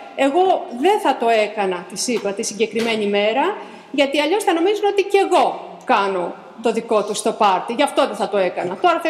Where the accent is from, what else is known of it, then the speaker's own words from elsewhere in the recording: Patras, Western Greece, Greece; να σου πω εγώ συγκεκριμένα τις αμαρτίες που είμαι από την Πάτρα και έχω ζήσει